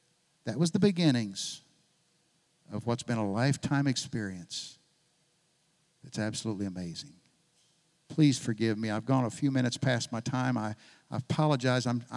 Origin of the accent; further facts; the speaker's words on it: Oklahoma City, Oklahoma, United States; I was born and raised in Oklahoma City. To go to a town of 12,000 was like a totally different world for me.